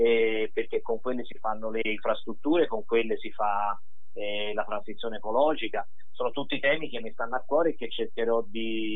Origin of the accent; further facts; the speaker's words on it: Florence, Tuscany, Italy; Da fiorentini sappiamo quanti valori universali di questa città possono anche dare stimolo